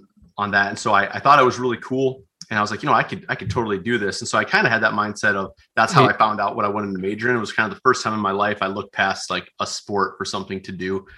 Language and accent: English; South Dakota, United States; Because I grew up out in Western South Dakota, Central and Western South Dakota.